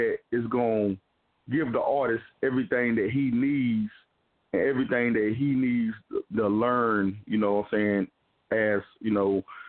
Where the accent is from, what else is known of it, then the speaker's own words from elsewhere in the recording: Greenville, North Carolina, United States; I was born and raised in Greenville, North Carolina, basically. I stayed all over the place, like, you know, the little countries and stuff like that.